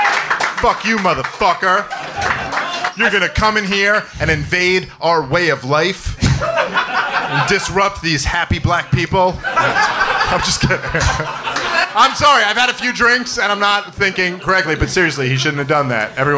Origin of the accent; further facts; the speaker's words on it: Brooklyn, New York, United States; And we grew up together in Brooklyn, New York.